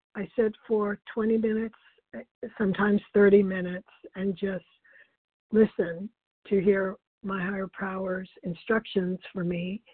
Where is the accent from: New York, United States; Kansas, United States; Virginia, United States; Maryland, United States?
Virginia, United States; I'm from Virginia, Northern Virginia.